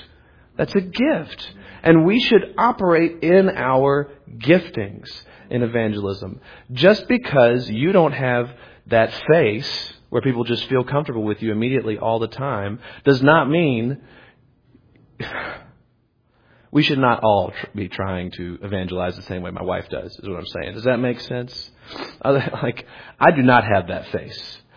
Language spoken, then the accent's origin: English; Louisiana, United States; I come from a culture that is very much that way. I'm from North Louisiana originally. Crazy religious.